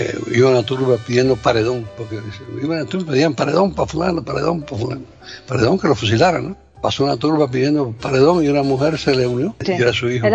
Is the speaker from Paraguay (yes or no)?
no; Cuba; soy cubano puro, ¿eh?